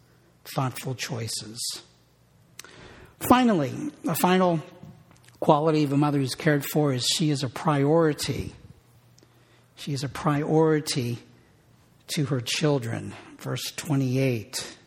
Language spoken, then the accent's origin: English; Pittsburgh, Pennsylvania, United States; It was rough growing up in Pittsburgh.